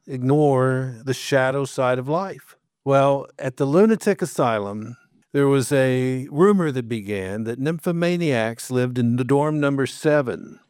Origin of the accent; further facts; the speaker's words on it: Wichita Falls, Texas, United States; Well, I grew up in Wichita Falls. I was the son of a Presbyterian minister.